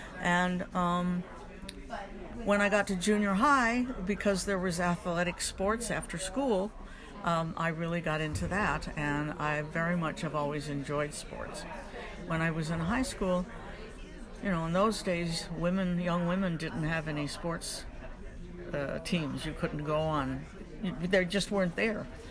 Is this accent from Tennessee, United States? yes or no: no; Denver, Colorado, United States; I was raised in Denver. I lived there for 51 years. My father was a printer. My mother was a housewife who also volunteered with UNESCO.